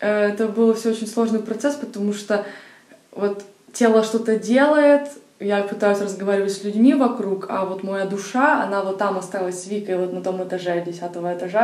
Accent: Odesa, Odesa Oblast, Ukraine; also born or lived in Syria; Всю жизнь проживаю в Одессе, но родом я из Сирии.

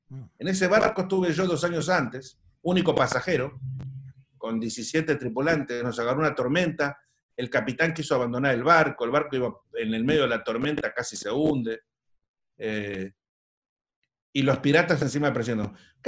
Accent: Argentina; pero como no les importaba nada a los argentinos, era como que no estábamos nosotros en la lista, era como que Argentina no estaba en la lista de los países, ni existíamos

